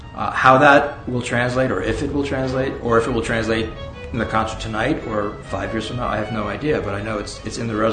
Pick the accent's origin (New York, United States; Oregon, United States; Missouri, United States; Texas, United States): New York, United States; I'm from New York.